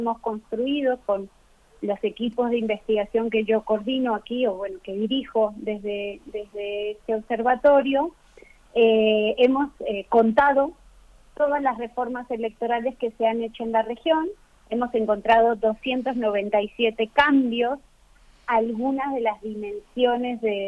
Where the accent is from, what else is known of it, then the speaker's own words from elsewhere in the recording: Santa Teresita, Buenos Aires Province, Argentina; yo soy de la República Independiente de Santa Teresita, en la costa atlántica